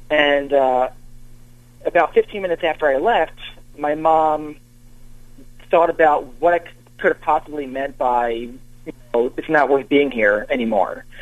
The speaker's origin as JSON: {"language": "English", "region": "New Jersey", "country": "United States", "tie": "born or raised there", "also_born_or_lived": "Philadelphia", "said": "I was born just outside of New Jersey in Philadelphia."}